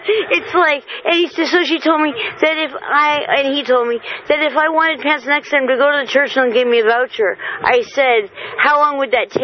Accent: Santa Barbara, California, United States; now in Santa Cruz, United States; 10 years. I'm from Santa Barbara.

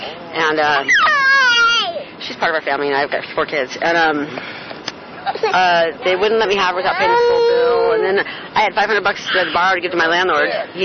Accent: Santa Cruz, California, United States; I'm from Santa Cruz. I was born here.

